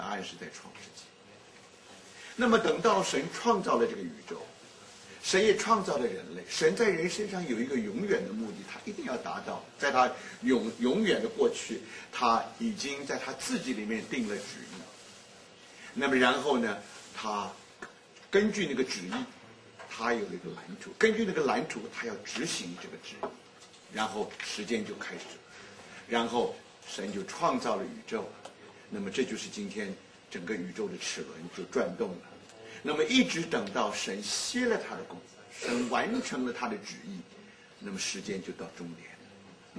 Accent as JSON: {"language": "Chinese", "country": "China", "said": "我们中国人有一句，这个上海字"}